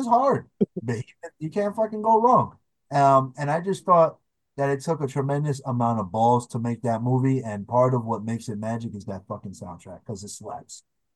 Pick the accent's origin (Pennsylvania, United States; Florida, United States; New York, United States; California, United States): New York, United States; Bronx; like I'm from the Bronx, say what you will about living in the hood